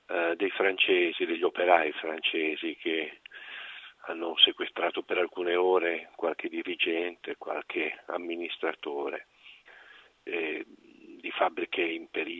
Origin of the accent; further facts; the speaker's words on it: Tuscany, Italy; io sono ligure apuano e ho di temperamento una certa tendenza a sbrigare le cose